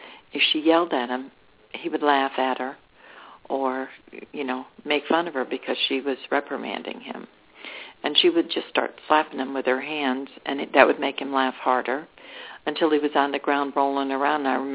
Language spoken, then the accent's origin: English; Ireland; I have a temper. I'm Irish. I have a pretty good temper.